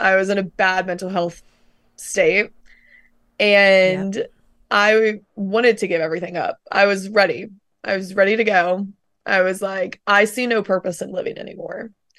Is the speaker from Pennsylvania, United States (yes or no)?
no; Roanoke, Virginia, United States; I'm from Roanoke, Virginia.